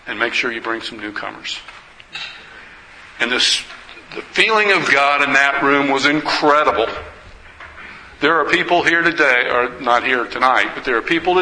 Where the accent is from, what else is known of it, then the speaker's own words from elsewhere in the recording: Charlotte, North Carolina, United States; born there; I was born in North Carolina, in Charlotte. When I was 5 weeks old, I was adopted by my parents.